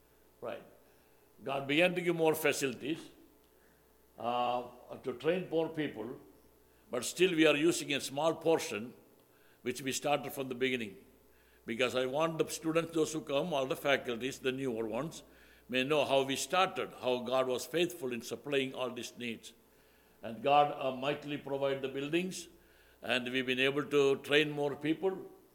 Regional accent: Thiruvananthapuram, Kerala, India; first language Malayalam; English is a second language; We started our ministry over here in Trivandrum. That was my hometown.

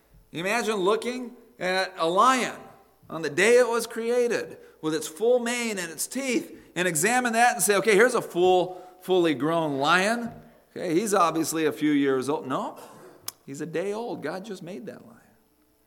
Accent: Phoenix, Arizona, United States; I grew up in Phoenix, Arizona. An old house in Phoenix, Arizona means it was built in the 1960s.

